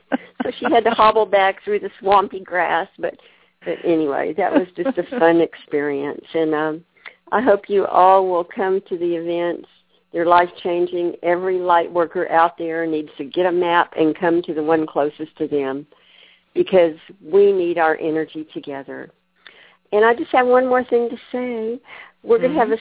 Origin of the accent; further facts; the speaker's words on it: Texas, United States; I say y'all because I'm from Texas